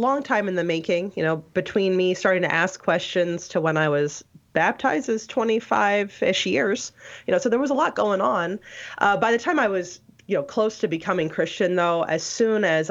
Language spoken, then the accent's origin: English; Bible Belt, United States; growing up in the Bible Belt